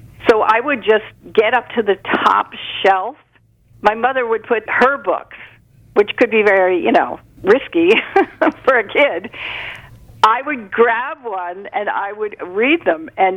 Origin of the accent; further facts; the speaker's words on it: New Jersey, United States; born there; I'm Irish Catholic. … I was born in a neighborhood where the church was built first. This is in South Jersey.